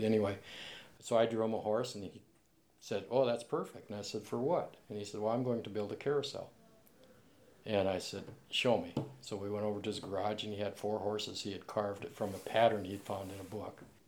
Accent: Missoula, Montana, United States; from Missoula, Montana. I'm an artist, carver, printmaker, stone carver.

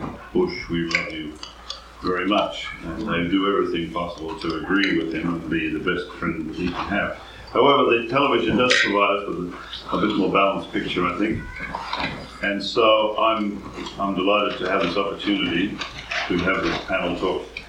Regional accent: Australia; And I come from Australia

